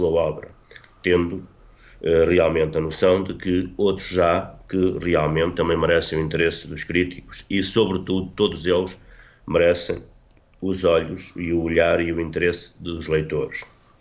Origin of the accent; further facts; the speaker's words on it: Vimioso, Norte, Portugal; porque eu sou natural de Vimioso, Argozelo, e comecei a lecionar aqui nas escolas secundárias no distrito de Bragança